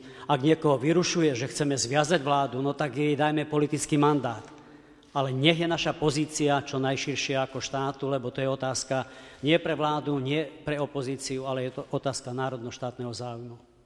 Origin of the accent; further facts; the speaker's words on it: Spišská Nová Ves, Košice Region, Slovakia; Prekážalo mu, že som z Spišskej Novej Vsi.